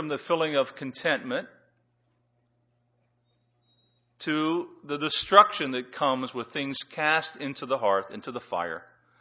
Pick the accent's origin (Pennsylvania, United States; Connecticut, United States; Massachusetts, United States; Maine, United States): Pennsylvania, United States; Pittsburgh; as I was growing up in Pittsburgh area, we had open hearth furnaces.